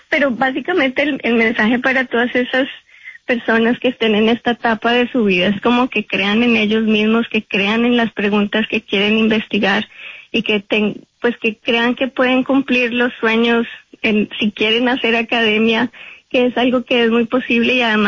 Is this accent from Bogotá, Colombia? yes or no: yes; Bogotá, Colombia; yo crecí en Bogotá, yo soy de una familia clase media, estudié en los Andes porque mi papá trabajó en Ecopetrol y Ecopetrol nos becó